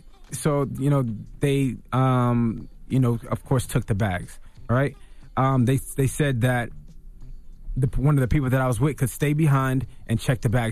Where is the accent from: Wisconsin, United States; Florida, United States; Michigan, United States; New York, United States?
Florida, United States; Miami; And I'm from Miami, and this station is not playing me.